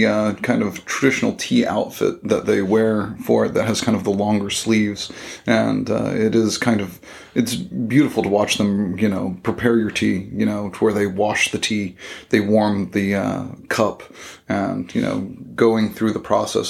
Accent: Dallas, Texas, United States; now in Shanghai, China; Well, originally from Texas. I grew up in Dallas, Texas, for the most part.

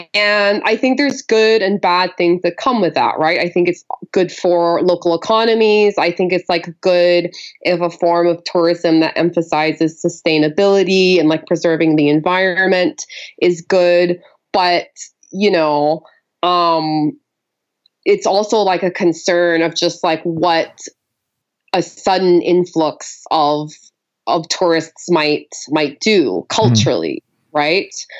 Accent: Colombia; moved away as an adult; now in United States; my experience of growing up in Colombia as a child was just being told constantly, like, oh God, Colombia, it's so dangerous.

